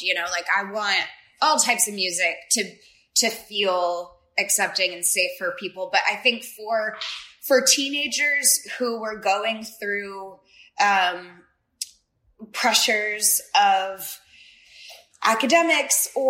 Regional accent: Dallas, Texas, United States; growing up in Dallas, Texas, as a bisexual, artistic, like creative mind, I never felt like I fit in the South

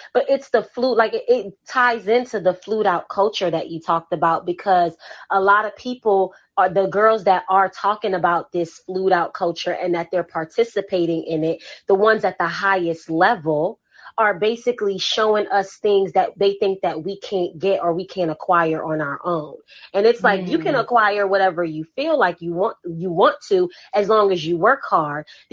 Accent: Atlanta, Georgia, United States; like, I grew up in Atlanta, and everybody know Atlanta

